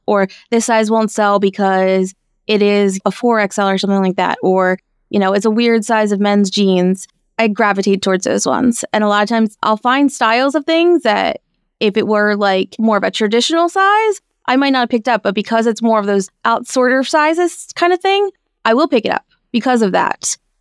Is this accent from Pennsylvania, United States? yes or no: yes; Philadelphia, Pennsylvania, United States; moved away; and Southern California has really been my home, even though I grew up on the East Coast.